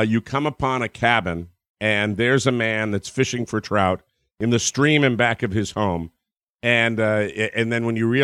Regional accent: New York, United States; I'm from New York.

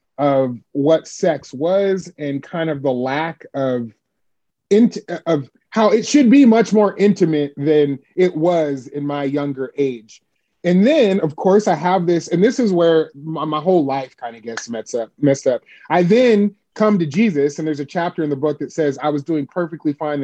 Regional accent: Las Vegas, Nevada, United States; When you were growing up in Las Vegas in the kind of Nellis Air Force base area, as a kid, an unsupervised kid, you either get into drugs or you get into something or other.

